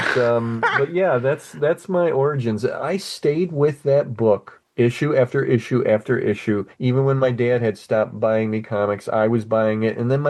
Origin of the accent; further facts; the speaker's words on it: Toledo, Ohio, United States; And I grew up in Toledo, Ohio. I don't believe Toledo was like one of the first.